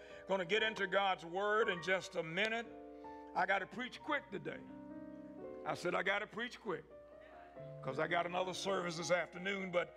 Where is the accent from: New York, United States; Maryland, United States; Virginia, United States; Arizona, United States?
Virginia, United States; Scottsburg; I'm from Scottsburg, Virginia, so you got to understand that we got certain ways we say stuff.